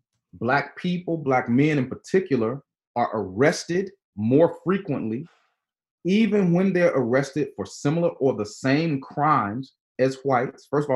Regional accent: Georgia, United States; after witnessing Ahmaud Arbery down in my home state of Georgia be shot to death in the street while jogging.

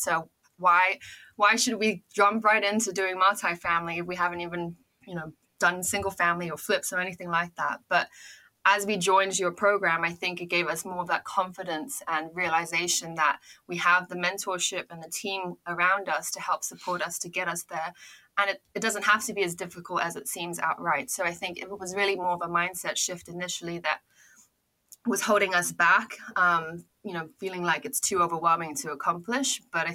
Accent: Singapore; I ended up going to college in the States. I grew up in Singapore. I'm not from the US.

